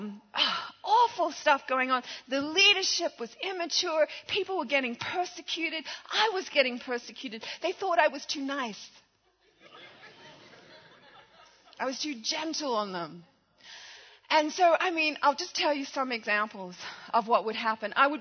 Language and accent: English; Australia; I am Australian. We tend to speak a little harsher.